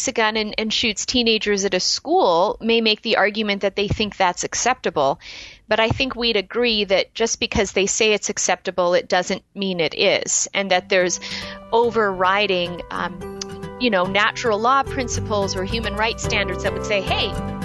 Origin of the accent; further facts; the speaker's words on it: Canada; So, for example, I'm not an American, but I am able to drive in your country, but I'm not able to vote in your country. So by being a Canadian.